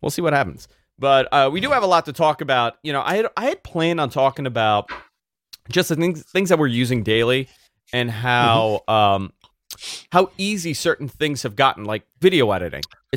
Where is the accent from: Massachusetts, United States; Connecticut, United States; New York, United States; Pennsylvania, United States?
New York, United States; Listen, I'm a New Yorker. I'm supposed to hate Boston, right?